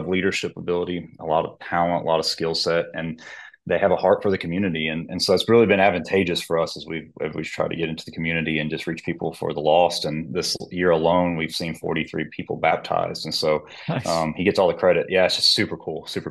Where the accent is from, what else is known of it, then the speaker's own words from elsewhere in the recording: Woodward, Oklahoma, United States; I grew up in Western Oklahoma, very rural area called Woodward.